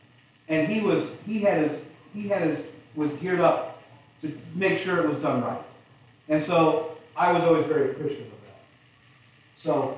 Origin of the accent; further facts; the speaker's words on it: United States; I mean, as a people, as an American people, we give in the billions of dollars every year.